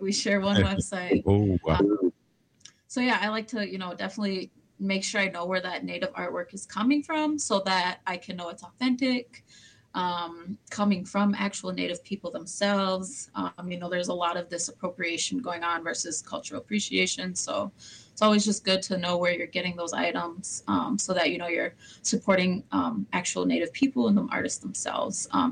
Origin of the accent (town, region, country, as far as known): Saint Paul, Minnesota, United States; born or raised there